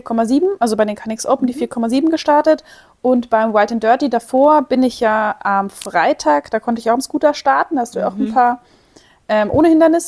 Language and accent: German; Munich, Bavaria, Germany; Ich komme aus München oder aus der Umgebung.